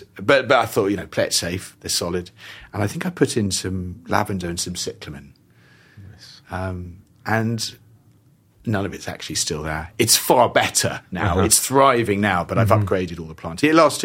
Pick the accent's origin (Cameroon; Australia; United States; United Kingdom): United Kingdom; South West England; I grew up in Devon.